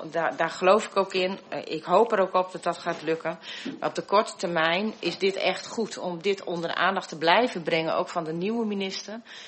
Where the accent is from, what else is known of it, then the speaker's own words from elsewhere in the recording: Ter Apel, Groningen, Netherlands; Ja, ik ben geboren en getogen in Ter Apel.